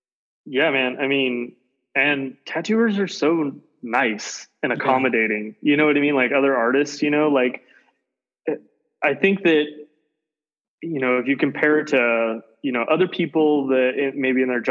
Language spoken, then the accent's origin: English; Utah, United States; also born or lived in Oregon; So I grew up in Southern Utah and a little bit in Oregon.